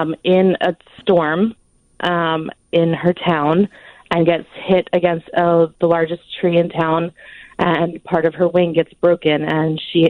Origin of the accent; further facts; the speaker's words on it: Baltimore, Maryland, United States; now in Boston, United States; And I'm from Baltimore, Maryland.